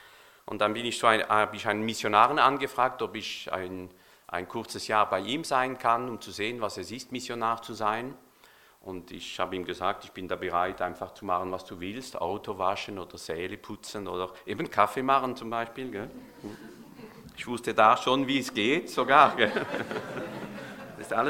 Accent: France; German is a second language; Bin Franzose, kann nichts dafür, gell? Also ist Deutsch eine Fremdsprache für mich

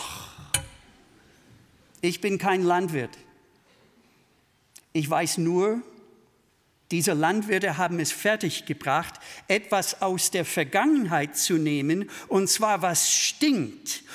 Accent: Minnesota, United States; Ich komme aus dem Bundesstaat Minnesota, da ist das Wetter sehr extrem.

